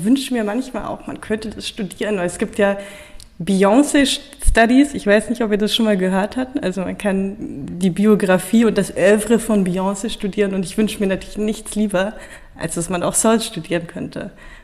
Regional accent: Berlin, Germany; also born or lived in Bonn; Ich komme aus Berlin. Also gebürtig komme ich eigentlich aus Bonn, das muss man immer sagen, wenn man aus Berlin kommt, wo man eigentlich herkommt.

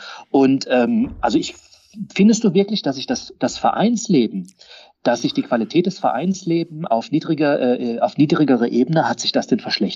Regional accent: Karlsruhe, Baden-Württemberg, Germany; Ich bin Karlsruher.

